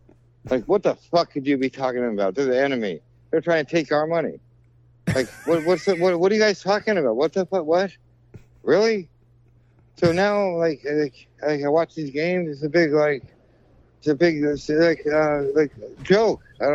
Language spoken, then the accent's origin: English; Garden Grove, California, United States; California, by Angel Stadium. I used to ride my bike to Angel Stadium every night.